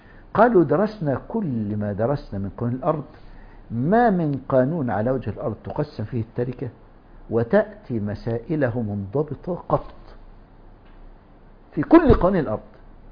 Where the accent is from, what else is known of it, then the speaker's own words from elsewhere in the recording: Egypt; يعني أختم حديثي بقصة طريفة وقعت عندنا في مصر أيام السادات في السبعينات.